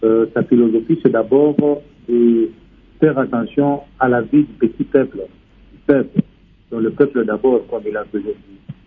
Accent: Maniema, DR Congo; chez nous au Maniema, en priorité, nous devons d'abord désenclaver la province.

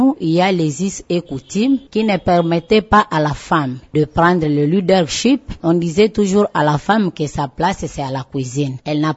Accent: Maniema, DR Congo; ici chez nous au Maniema

